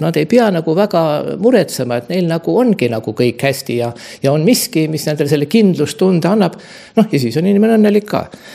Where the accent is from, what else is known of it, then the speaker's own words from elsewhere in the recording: Muhu, Saare County, Estonia; kuna ma olen sünnipärane muhulane